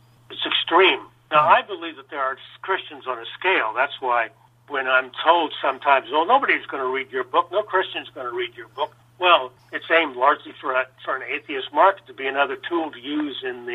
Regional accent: Indiana, United States; the small town I was raised in Indiana, there was a very sharp divide between Protestants and Catholics.

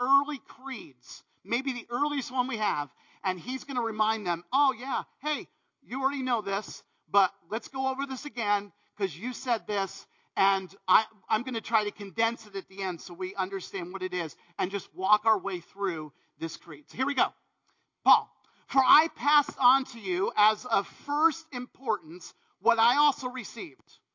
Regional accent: East Coast, United States; So some of you may or may not know, I am from the East Coast, and so that's exactly my story.

